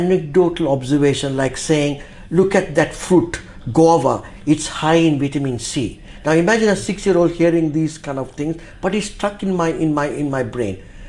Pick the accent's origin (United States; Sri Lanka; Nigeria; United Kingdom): Sri Lanka; also born or lived in Bombay, India; growing up in Ceylon during the period of the late 60s, early 70s, there was not a single university at that time that could do a degree in food technology